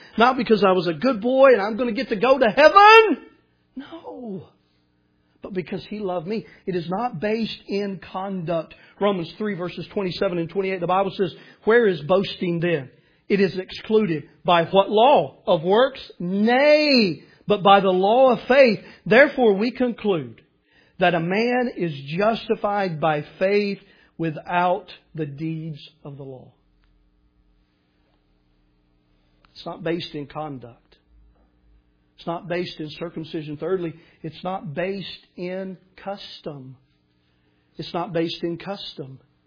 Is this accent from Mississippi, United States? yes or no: no; Tennessee, United States; but growing up in Middle Tennessee, we had a lot of these churches in our area, and they're called Church of Christ.